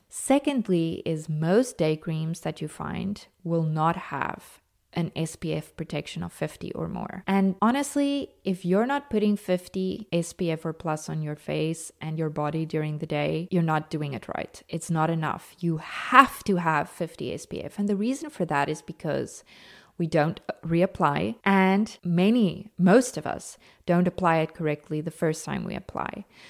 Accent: South Africa; every other South African since the day I was born, because your first interaction with rooibos tea as a South African is when you're a baby and it's in your bottle.

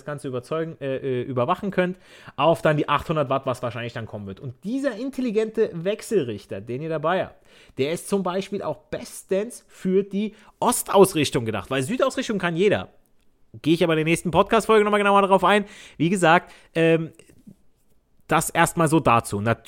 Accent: Southern Italy, Italy; Das ist wie, wenn ich in Italien bin, ich als Süditaliener, ich spreche auch Dialekt.

